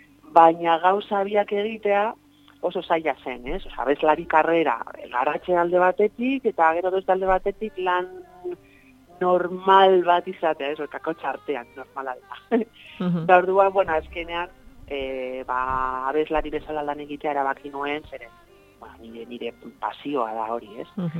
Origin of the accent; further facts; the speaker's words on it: Bilbao, Basque Country, Spain; moved away as an adult; ni Bilbokoa naiz, batuan han hasi nintzen. Da gero, 19 urterekin ja Madrilera joan nintzen